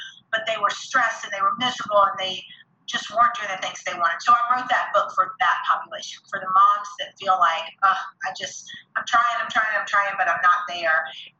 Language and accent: English; the South, United States; accent: Southern; there's so many little sound bites that with my little Southern accent would be funny.